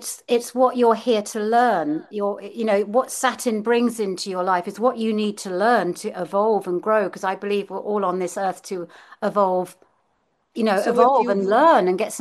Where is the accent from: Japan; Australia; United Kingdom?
United Kingdom; I'm a Brit